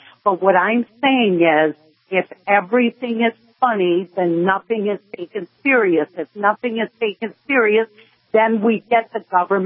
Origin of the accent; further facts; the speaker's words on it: United States; I'm in this country, I'm an American.